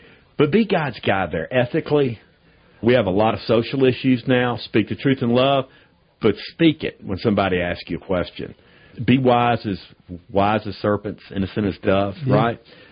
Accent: Southeast, United States; I'm from the South, the Southeast. We go crazy over college football.

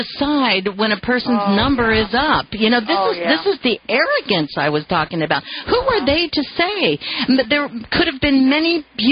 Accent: Cincinnati, Ohio, United States; She's calling from Cincinnati, Ohio. That's my hometown.

